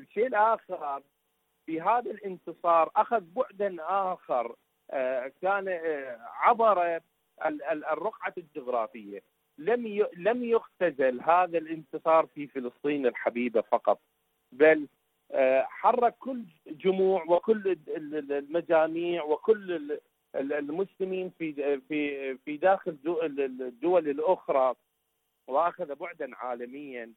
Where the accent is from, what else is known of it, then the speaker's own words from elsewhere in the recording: Iraq; من العراق.